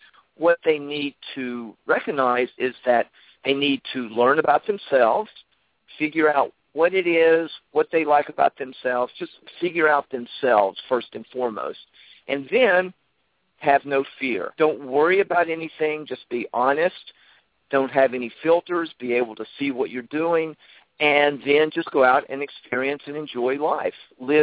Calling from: North Carolina, United States; North Carolina.

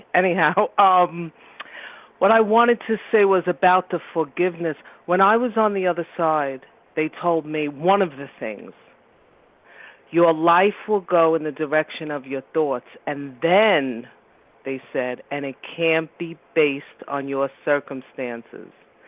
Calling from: New York, United States; I'm calling from New York.

